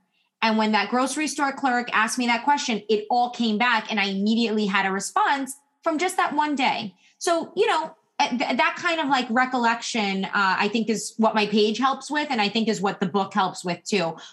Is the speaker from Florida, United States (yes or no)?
yes; Miami, Florida, United States; I'm from Miami. You know, I was born in the 80s. And so like, there was a lot of things happening in Miami in the 80s and the 90s